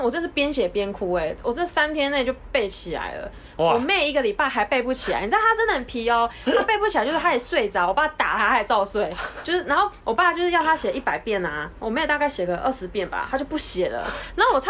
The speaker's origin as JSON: {"language": "Chinese", "town": "Ruifang", "region": "New Taipei", "country": "Taiwan", "tie": "born or raised there", "said": "你不是有回过我们老家瑞芳？"}